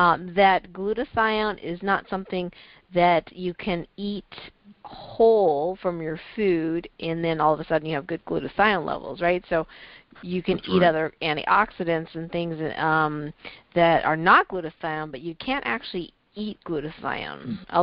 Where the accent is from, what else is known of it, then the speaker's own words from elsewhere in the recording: Hong Kong; I come from Hong Kong, so for us, lighter skin is supposedly more beautiful in our culture.